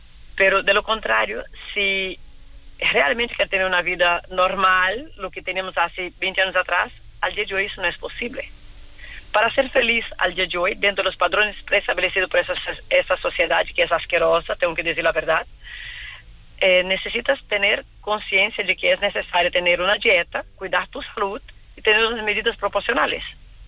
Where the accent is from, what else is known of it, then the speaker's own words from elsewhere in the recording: Brazil; now in Barcelona, Spain; soy brasileña, tengo 40 años, vivo en Barcelona.